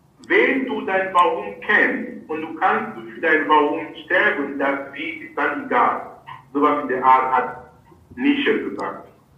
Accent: Cameroon; Du kannst genauso in Göttingen sein oder in Hamburg oder in Kamerun, wo ich herkomme

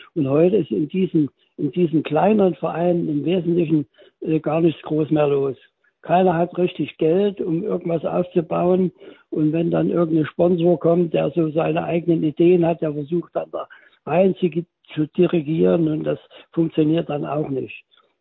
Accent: Sirnewitz, Germany; In meinem Heimatort, wo ich groß geworden bin, der heißt Sirnewitz

